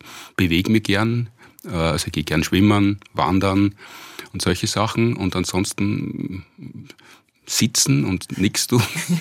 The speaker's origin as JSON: {"language": "German", "town": "Graz", "region": "Styria", "country": "Austria", "tie": "born there", "lives_now": "Vienna, Austria", "said": "Gebürtig aus Graz. … in Österreich weiß man, dass man dann aus der Steiermark kommt. Und bin aber schon mehr als mein halbes Leben in Wien ansässig."}